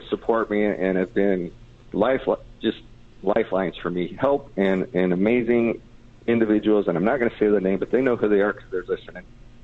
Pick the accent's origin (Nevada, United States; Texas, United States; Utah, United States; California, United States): Nevada, United States; Las Vegas; Well, I grew up here in Las Vegas, like I said. My family came here in 1963. I grew up on the east side of Las Vegas for the most part of my younger years